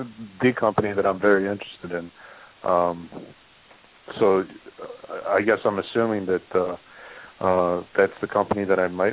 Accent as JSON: {"language": "English", "town": "Cleveland", "region": "Ohio", "country": "United States", "said": "I'm from Cleveland, Ohio."}